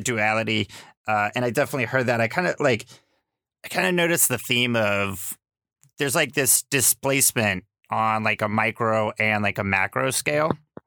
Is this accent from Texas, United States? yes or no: yes; Austin, Texas, United States; also born or lived in New York City; I grew up in Austin, and then I moved to New York City, and then I came back to Austin about 6 years ago.